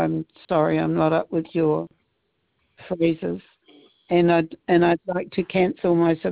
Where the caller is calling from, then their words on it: New Zealand; I'm ringing from New Zealand.